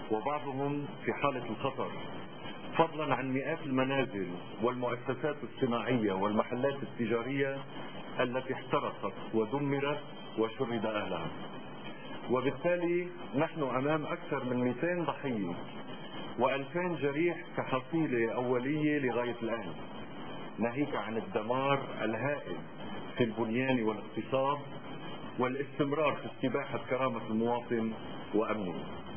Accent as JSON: {"language": "Arabic", "town": "Tripoli", "region": "North Governorate", "country": "Lebanon", "said": "نحن أبناء طرابلس لن نقبل بذلك، وطرابلس ليست عبرة."}